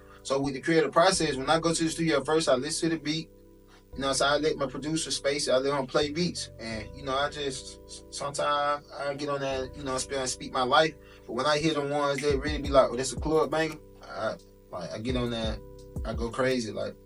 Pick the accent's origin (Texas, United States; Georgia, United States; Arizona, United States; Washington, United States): Georgia, United States; Atlanta; Like, you know, I'm from Atlanta, but a lot of traveling to get their music out everywhere.